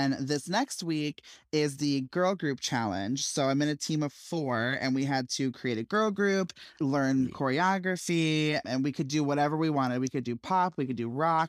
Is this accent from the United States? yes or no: yes; Illinois, United States; But I'm originally up towards Chicago. So my hometown is about halfway between where I am now and Chicago, in the middle of nowhere.